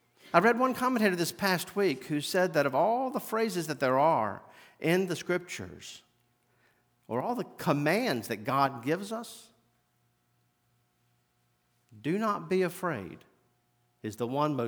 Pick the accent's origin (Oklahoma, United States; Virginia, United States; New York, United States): Virginia, United States; Front Royal; Growing up in Front Royal in the Shenandoah Valley, I've seen the Shenandoah come over its banks.